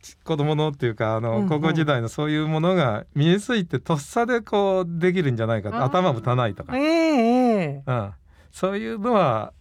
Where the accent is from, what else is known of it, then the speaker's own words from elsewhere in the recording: Yaizu, Shizuoka, Japan; のね、はい、田舎の方で育ちましたけどもね